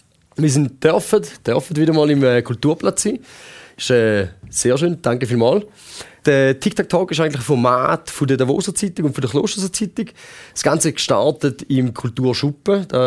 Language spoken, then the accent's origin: German; St. Gallen, Switzerland; Und jetzt, also gerade ich als St. Galler, der relativ weit weg vom Eis gebaut bin